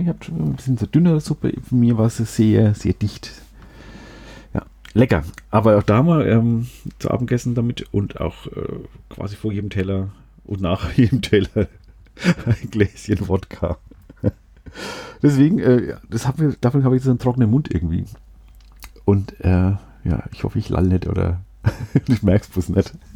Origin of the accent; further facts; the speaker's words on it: Schweinfurt, Bavaria, Germany; moved away; ich komme aus Schweinfurt